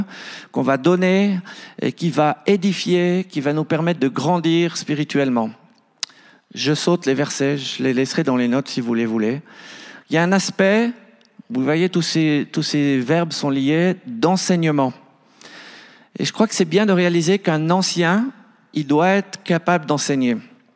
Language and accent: French; Switzerland; Je pense qu'en tant que Suisse, on doit veiller à ça.